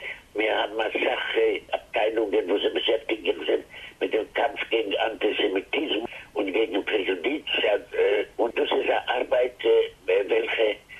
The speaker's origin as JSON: {"language": "German", "town": "Lviv", "region": "Lviv Oblast", "country": "Ukraine", "tie": "born or raised there", "also_born_or_lived": "Drohobych", "said": "Ich bin geboren neben Lemberg in der Stadt Ezdrohobitz. Und also ich bin 10 Jahre gewesen, bin ich mit meiner Familie gegangen nach Lemberg und in Lemberg bin ich schon gegangen in das hebräische Gymnasium."}